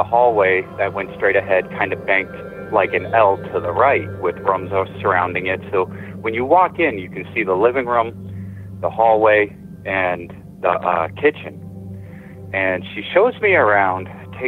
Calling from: Massachusetts, United States; I'm calling from Massachusetts.

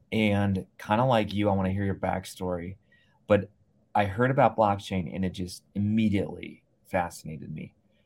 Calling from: Columbus, Ohio, United States; I'm in Columbus, Ohio

